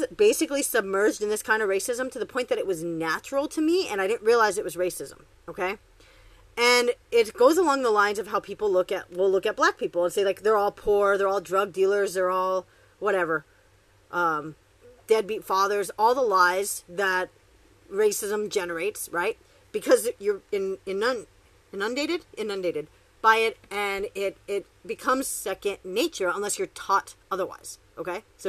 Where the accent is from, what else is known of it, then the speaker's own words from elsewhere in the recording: Beijing, China; I'm from Beijing, so I speak a different form of Mandarin.